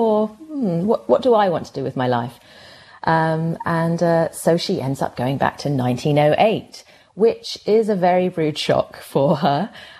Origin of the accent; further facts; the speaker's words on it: Melbourne, Victoria, Australia; Nova and I, we're both from Melbourne.